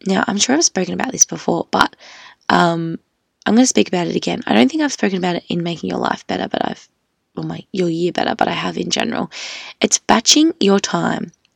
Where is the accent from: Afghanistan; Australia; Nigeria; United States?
Australia; So there you go, I'm just an Australian girl with the world at her feet.